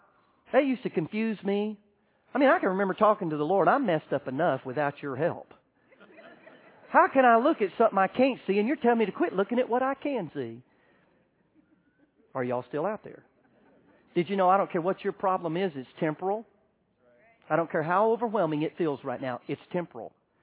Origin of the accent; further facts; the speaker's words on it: Orlando, Florida, United States; And I'm from Orlando, Florida. I'd never built a fire.